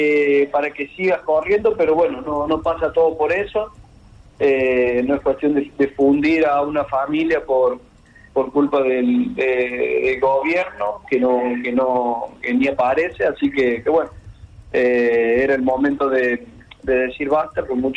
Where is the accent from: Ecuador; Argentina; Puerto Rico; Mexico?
Argentina; soy el único argentino en sumar puntos en la categoría 600